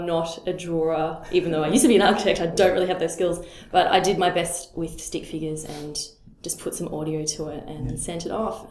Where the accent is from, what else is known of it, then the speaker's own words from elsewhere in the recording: Melbourne, Victoria, Australia; That's what I tell people about Melbourne. When people ask me about my hometown